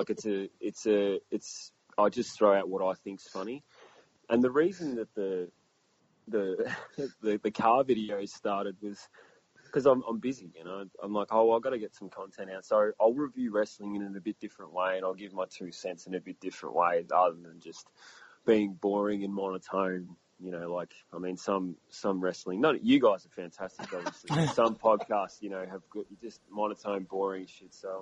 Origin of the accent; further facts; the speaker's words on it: Australia; accent: Australian; When I yell and get angry, I think my accent kind of comes out a bit more Aussie like that.